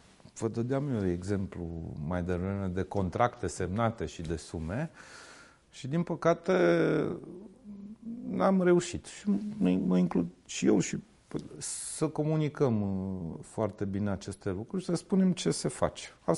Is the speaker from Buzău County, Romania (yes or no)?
no; Caransebeș, Caraș-Severin, Romania; am crescut la Caransebeș, în județul Caraș-Severin.